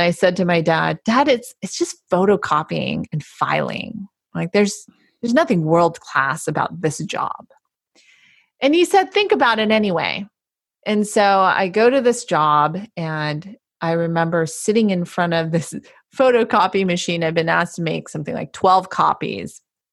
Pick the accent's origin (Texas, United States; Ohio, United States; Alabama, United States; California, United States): California, United States; Palo Alto; And I mentioned that I was from Palo Alto.